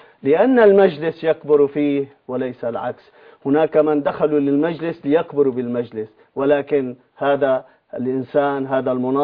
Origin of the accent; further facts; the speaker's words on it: Syria; كما تساقطت أوراق الخريف في بلدي سوريا الحبيبة،